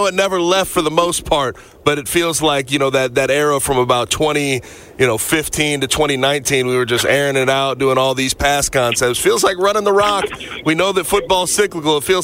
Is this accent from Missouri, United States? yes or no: yes; Missouri, United States; Now, I want to talk about my home state program, the Missouri Tigers.